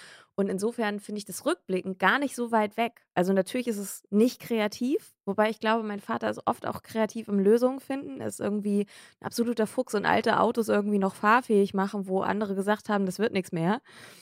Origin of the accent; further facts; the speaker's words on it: Hamburg, Germany; Ich bin eine waschechte Hamburgerin. Ich bin jetzt an den Rand von Hamburg gezogen vor so 1,5 Jahren.